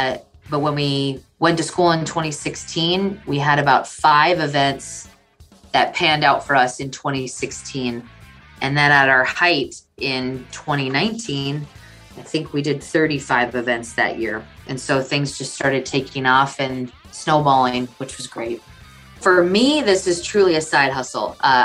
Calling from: Bismarck, North Dakota, United States; I am chiming in from Bismarck, North Dakota.

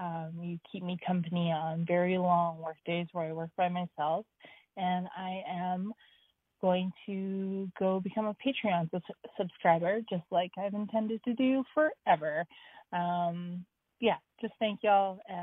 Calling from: British Columbia, Canada; My pronouns are they and them, and I'm calling from Tinaha territory, also known as the East Kootenays in Columbia Valley in British Columbia.

